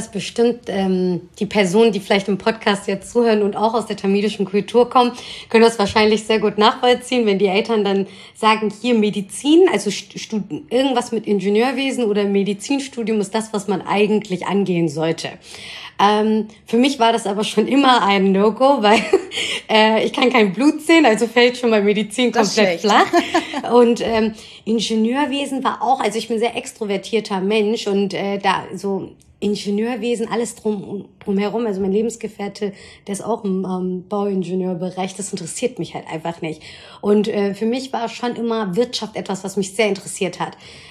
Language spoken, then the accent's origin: German; Bad Wildungen, Hesse, Germany; wir sind in Bad Wildungen groß geworden, das ist nochmal eine Kleinstadt, damals sind meine Eltern dorthin gekommen